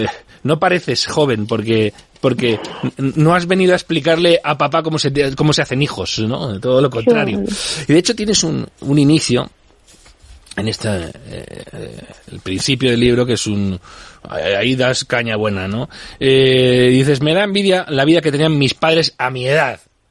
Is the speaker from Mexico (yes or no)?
no; Alcobendas, Community of Madrid, Spain; cuando era pequeño yo deseaba que fueran las fiestas de... Yo me crié en Alcobendas